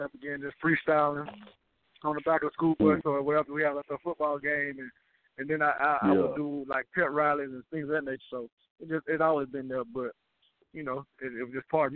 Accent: Valdosta, Georgia, United States; now in Phoenix, United States; Well, you know … I'm the king of country pimping. I'm straight from Valdosta, Georgia, now residing in Phoenix, AZ.

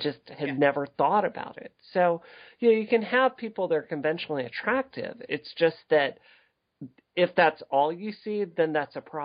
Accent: Mississippi, United States; growing up in Mississippi, I've seen the horrors of racism

